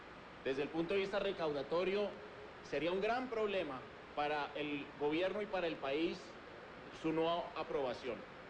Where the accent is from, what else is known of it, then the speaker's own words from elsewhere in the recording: Colombia; Me siento orgulloso como colombiano